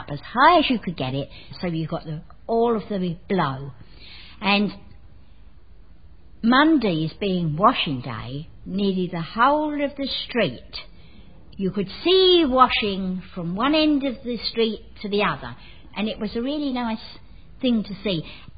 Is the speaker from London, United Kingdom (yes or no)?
yes; London, United Kingdom; I grew up in the East End of London. I was born in 1924.